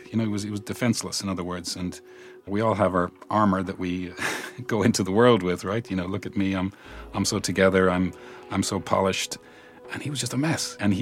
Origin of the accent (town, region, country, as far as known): Ireland